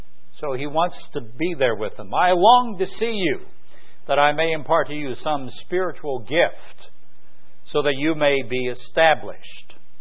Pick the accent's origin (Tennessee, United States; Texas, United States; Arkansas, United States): Tennessee, United States; So Norma's from Memphis, I'm from East Tennessee